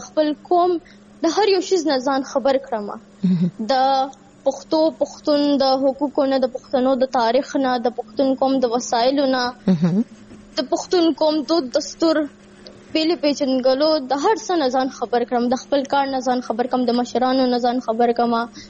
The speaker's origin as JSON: {"language": "Pashto", "town": "Peshawar", "region": "Khyber Pakhtunkhwa", "country": "Pakistan", "said": "زه د پښتونخوا پېښور اوسیدونکی یم او زده کړه مې دلته کړې ده."}